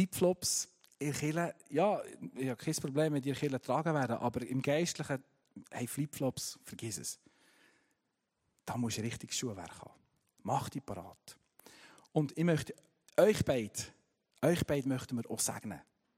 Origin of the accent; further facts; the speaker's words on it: Frutigen, Bern, Switzerland; Wo ich herkomme, Frutigen, das ist ein christliches Dorf. Potzblitz, das zweitchristlichste Dorf in der Schweiz, immer noch. 50% meiner Schulkollegen sind in die Kirche gegangen, Freikirche.